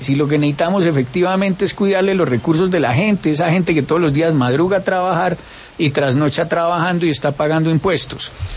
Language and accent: Spanish; Pereira, Risaralda, Colombia; yo soy de Pereira, siempre he dicho que es la capital del cielo, Tierra Santa.